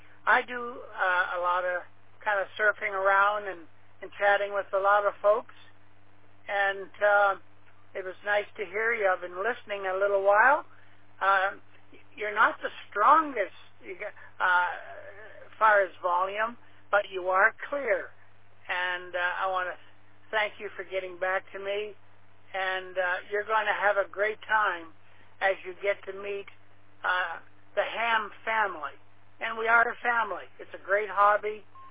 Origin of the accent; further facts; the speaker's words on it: New Brunswick, Canada; I'm calling to you through Echolink, and I'm from New Brunswick, Canada, New Brunswick, near St. John.